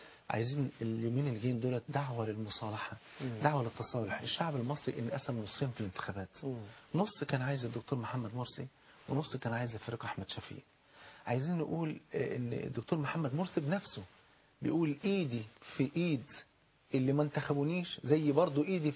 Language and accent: Arabic; Egypt